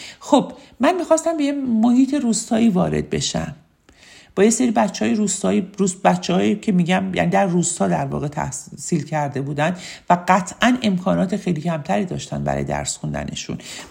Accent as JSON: {"language": "Persian", "town": "Rameshe", "country": "Iran", "tie": "born there", "said": "گفتم بچه ها من رامشه به دنیا اومدم، چند نفرتون رامشه رو میشناسید؟"}